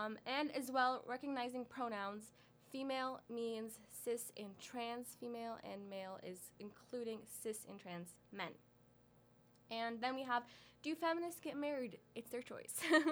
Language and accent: English; Canada; I am Canadian, and I am also Palestinian.